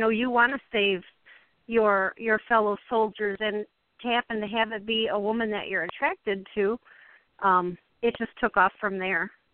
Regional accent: Beaver Dam, Wisconsin, United States; in my hometown in Beaver Dam, Wisconsin.

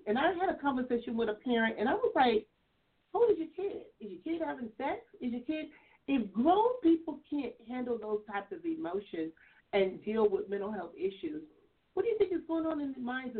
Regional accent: Compton, California, United States; I had no knowledge of none of that stuff growing up in Compton.

